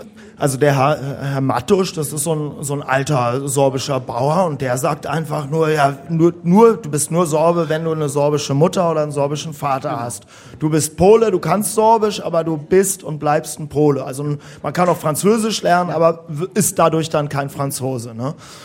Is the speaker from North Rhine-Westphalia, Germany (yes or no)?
no; Berlin, Germany; Ja, also ich bin zweisprachig aufgewachsen. Ich komme aus Berlin